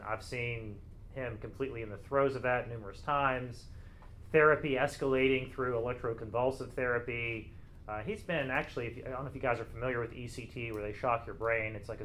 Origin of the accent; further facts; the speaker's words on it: West Virginia, United States; But yeah, I grew up in West Virginia, the Mountain State